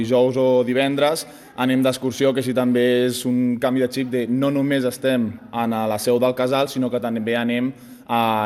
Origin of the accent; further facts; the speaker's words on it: Sant Cugat, Catalonia, Spain; Jo sóc dels pocs que són de fora, que sóc de Sant Cugat